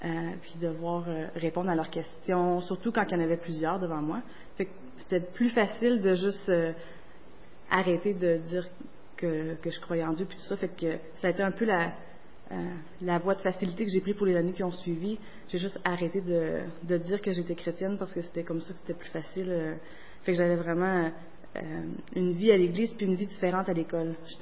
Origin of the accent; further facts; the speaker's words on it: Gatineau, Quebec, Canada; also born or lived in Maniwaki; Mes parents étaient catholiques, se sont convertis juste un peu avant que je naisse. On est déménagé de Maniwaki à Gatineau quand j'avais 3 ans. Et puis, on s'est installé à l'église de Gatineau quand j'avais 3 ans.